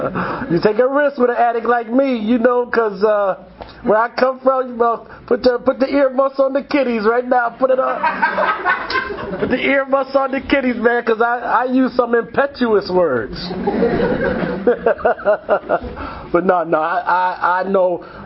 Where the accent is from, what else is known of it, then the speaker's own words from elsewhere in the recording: Buffalo, New York, United States; You know, coming from, I'm originally from Buffalo, New York.